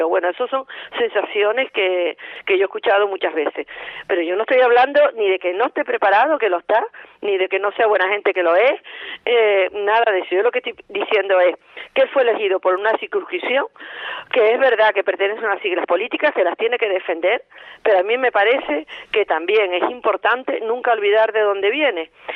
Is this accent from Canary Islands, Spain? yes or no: yes; Canary Islands, Spain; Canarias tenemos una realidad totalmente diferente de Cataluña, del País Vasco, de Andalucía